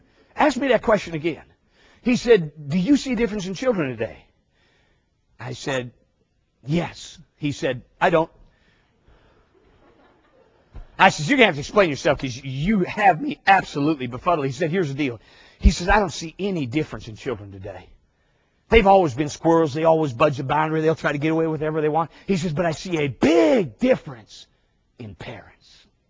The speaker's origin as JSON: {"language": "English", "region": "Minnesota", "country": "United States", "tie": "born or raised there", "said": "Favorite place our family visited when I was a child growing up in Minnesota."}